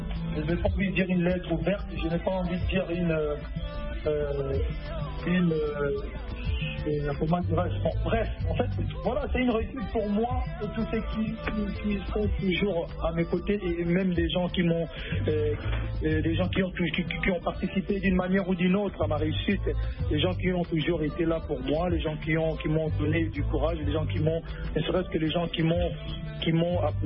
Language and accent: French; Bandal, Kinshasa, DR Congo; first language Lingala; French is a second language; Comme je l'ai dit toujours, moi je suis de Bandal. Je suis Mongala. Je suis un lingalophone avant d'être francophone.